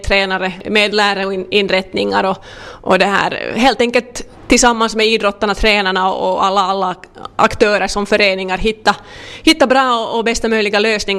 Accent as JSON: {"language": "Swedish", "town": "Vaasa", "region": "Ostrobothnia", "country": "Finland", "tie": "born or raised there", "said": "eftersom jag är hemma från Vasa så har jag förstås under de åren också som jag inte bott här så följt med hur det går för idrottare härifrån"}